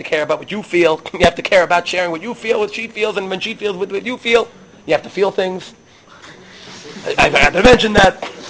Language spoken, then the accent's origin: English; Brooklyn, New York, United States; I grew up in Brooklyn, a little distance from the Lubavitcher Rebbe.